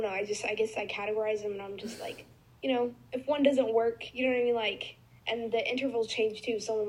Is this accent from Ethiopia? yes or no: yes; Ethiopia; I'm from Ethiopia, so a lot of our culture is based around like the Orthodox religion.